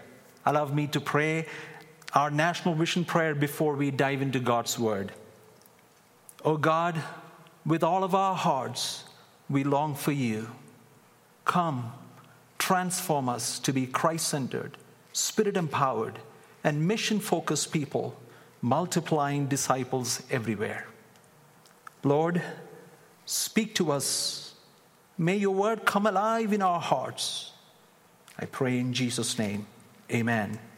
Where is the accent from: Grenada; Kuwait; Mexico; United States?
Kuwait; also born or lived in Kerala, India / North India / Toronto, Canada; now in Calgary, Canada; we have lived and ministered in different countries, and we feel at home everywhere. I was born in Kerala, India, raised in Kuwait.